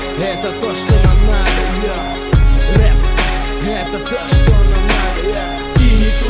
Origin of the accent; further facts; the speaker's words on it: Biysk, Altai Krai, Russia; Я вырос на Руси, Алтайский край, город Бийск.